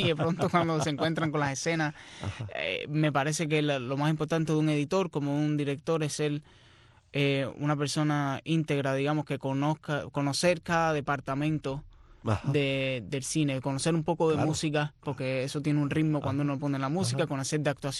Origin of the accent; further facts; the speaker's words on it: Cuba; moved away as an adult; now in New York, United States; Cuando yo fui a la escuela de cine en Nueva York, cuando llegué de Cuba en el 2009